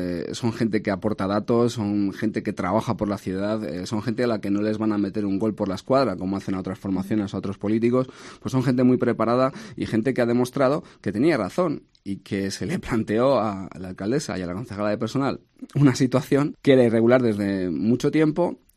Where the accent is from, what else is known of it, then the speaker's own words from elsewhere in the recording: Segovia, Castile and León, Spain; Yo siempre lo he dicho y me defino como segoviano y como español.